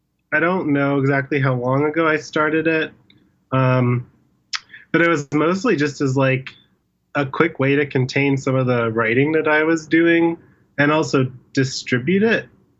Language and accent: English; Toronto, Ontario, Canada; now in Ottawa, Canada; I am from Toronto, but I now live in Ottawa. I've lived there for 2 years.